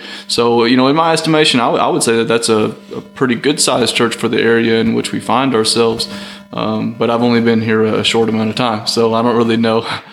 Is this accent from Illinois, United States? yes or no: no; Mississippi, United States; also born or lived in Louisville / Birmingham; now in Millport, United States; That being said, I was really raised in a small town, but it's been a while. Small town Mississippi, but it's been a long time.